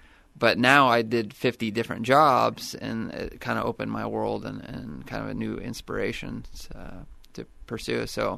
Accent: California, United States; Well, I grew up in the Bay Area, California, and I really didn't know what I wanted to do.

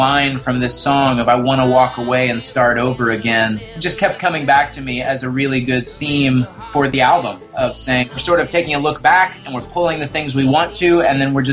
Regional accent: Indiana, United States; also born or lived in Kansas; I grew up in the Midwest and in Indiana and Kansas specifically, and never really had the sense that, like, okay, Kansas, this is our music.

